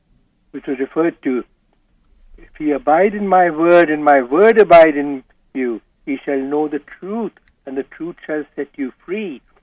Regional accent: India; English is a second language; I'm from India, originally.

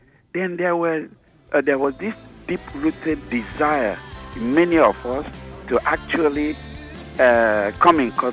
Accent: Nigeria; We are the Igbos of Nigeria, and there is deep-rooted belief among the Igbos that we came from Israel, that we are descendants of Israel, of the Jewish people

